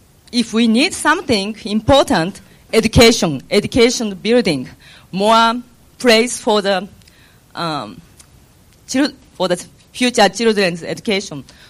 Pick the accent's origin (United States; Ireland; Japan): Japan; English is a second language; So that's the reason even I come from Japan, and high population density places